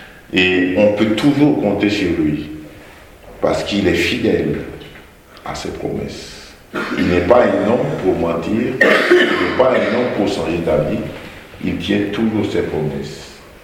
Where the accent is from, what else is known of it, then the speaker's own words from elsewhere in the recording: Chad; je n'étais pas né dans une famille chrétienne. Avec mon épouse, nous sommes originaires du Tchad. Ma famille est animiste.